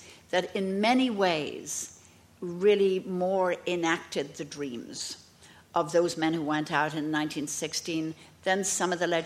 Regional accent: Ireland; when I think of where our hearts rise as Irish writers

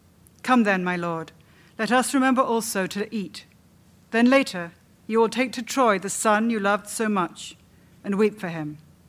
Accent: United Kingdom; I grew up in Britain, as you might have guessed from how I talk

